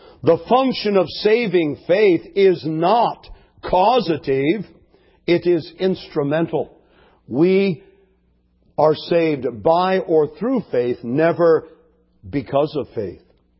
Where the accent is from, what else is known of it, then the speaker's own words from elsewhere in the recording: California, United States; I grew up on the California coast.